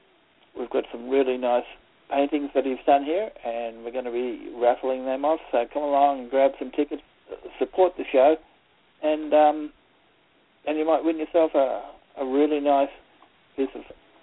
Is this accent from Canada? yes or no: no; Australia; accent: Australian; I'm not too hard to understand in person, even with my Australian accent.